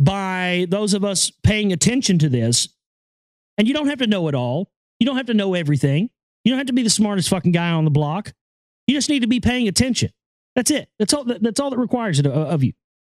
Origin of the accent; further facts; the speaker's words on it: the South, United States; I've heard it my whole life because I'm from the South.